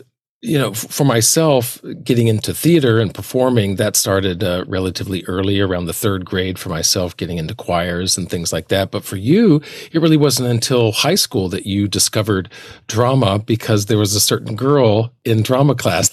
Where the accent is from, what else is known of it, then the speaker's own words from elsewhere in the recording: Alabama, United States; For myself, I grew up in the South in Alabama